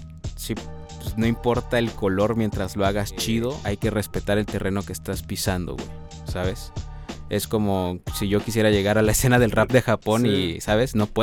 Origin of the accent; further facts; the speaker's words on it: Mexico; aportar a nuestra sociedad como mexicanos y hablar desde esa perspectiva